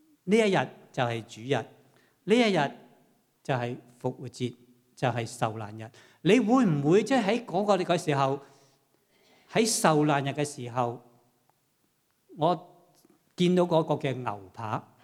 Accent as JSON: {"language": "Chinese", "country": "China", "said": "我们不是犹太人，我们是中国人。"}